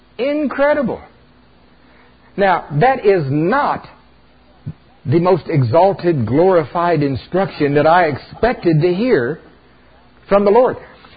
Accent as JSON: {"language": "English", "region": "Oklahoma", "country": "United States", "said": "I'm from Oklahoma. We grow corn there."}